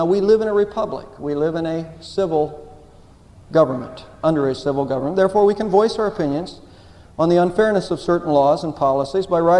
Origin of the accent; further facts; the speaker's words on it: Texas, United States; And sometimes we flaunt that in Texas, don't we? I'm a Texan.